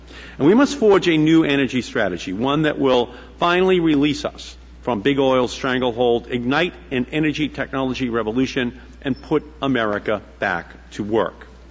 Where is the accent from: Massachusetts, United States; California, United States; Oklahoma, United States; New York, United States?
Massachusetts, United States